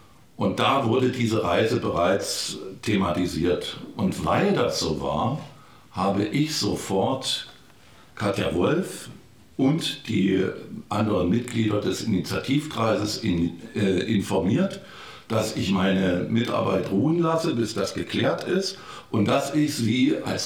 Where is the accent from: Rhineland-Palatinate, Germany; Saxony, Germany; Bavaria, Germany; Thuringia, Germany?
Thuringia, Germany; Eisenach; born there; in der Stadt Eisenach, meiner Geburtsstadt